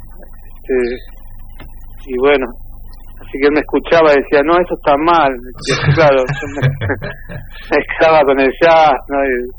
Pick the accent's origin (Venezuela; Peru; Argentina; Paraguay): Argentina; Buenos Aires; Soy de Buenos Aires